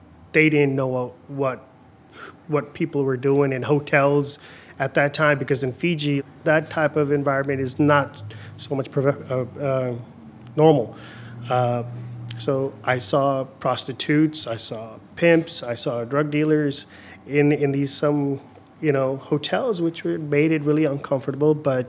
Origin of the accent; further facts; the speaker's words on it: Sacramento, California, United States; English is a second language; Growing up in South Sacramento in the 80s was a little difficult. I didn't speak any English. I really didn't fit into any groups too well. Even the Indian community that was here, didn't fit in with them either.